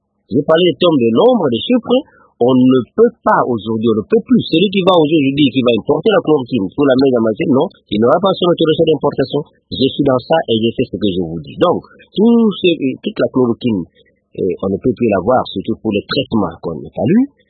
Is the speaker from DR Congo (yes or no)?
yes; DR Congo; je suis Congolais et que mon pays est parmi un des rares pays au monde dans lequel on produit la quinine